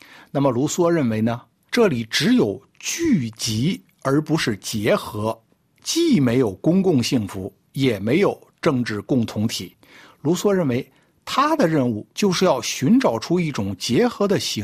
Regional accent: China; 像我们中国人总爱说一句话，宁做太平犬不做乱世人

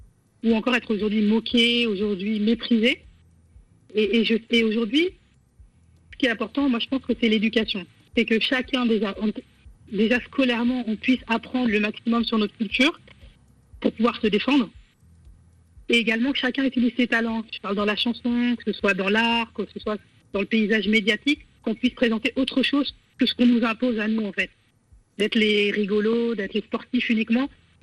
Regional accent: Chad; Je suis originaire du Tchad. Et donc aujourd'hui, donc, je me considère comme une afro-descendante.

